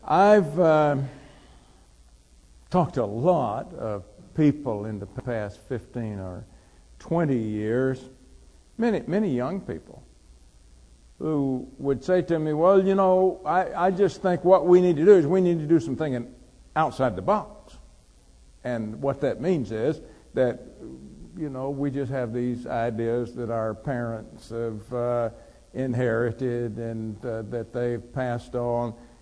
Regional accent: the South, United States; I'm a Southerner. I always know when somebody is a Southerner if I eat breakfast with him.

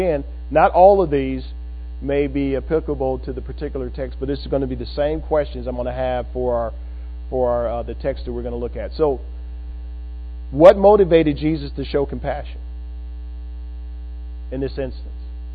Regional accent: Chicago, Illinois, United States; So when I'm from Chicago, so concrete. I don't know about things growing, seeing much of. We don't have many trees and grass.

